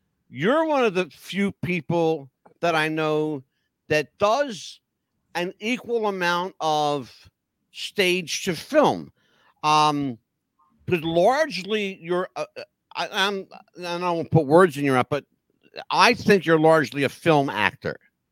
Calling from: New Jersey, United States; I'm in New Jersey. Mm-hmm. I'm not far from Atlantic City.

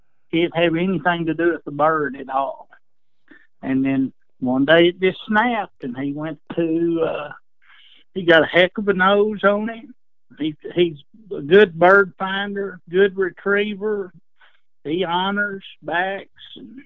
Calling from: Memphis, Texas, United States; Memphis, Texas.

